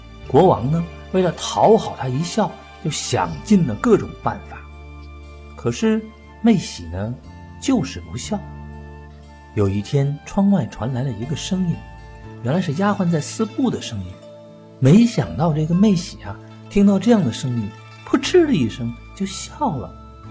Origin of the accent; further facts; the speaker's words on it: China; 我们中国人每个人都至少有两个名字